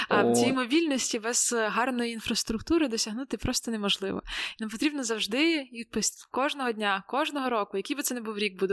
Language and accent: Ukrainian; Khmelnytskyi Oblast, Ukraine; в Хмельницькому, в обласному центрі, звідки я родом. Ладно, не з Хмельницького родом, але окей, з області.